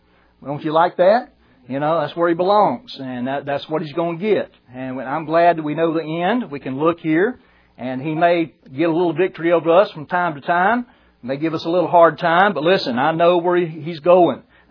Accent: Brunswick, Georgia, United States; I had a pastor I grew up with in Brunswick, Georgia.

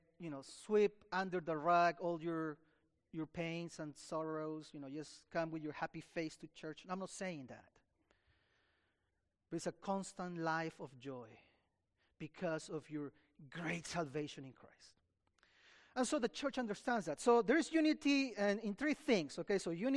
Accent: Peru; moved away; I came from Peru 23 years ago, and so I know what it means to be a sojourner in a different country, right?

